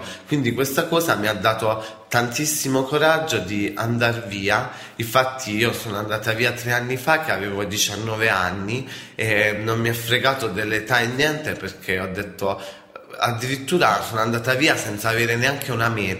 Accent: Apulia, Italy; ho 23 anni e vengo dalla provincia di Foggia.

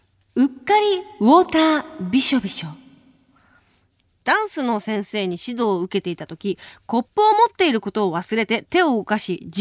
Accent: Kansai, Japan; 私関西人なんで

